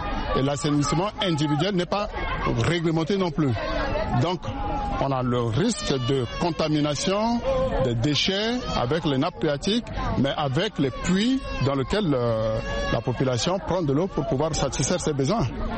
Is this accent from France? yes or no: no; Central African Republic; Chez nous, en Centrafrique, et plus particulièrement dans le 6e arrondissement, il n'y a pas d'assainissement collectif.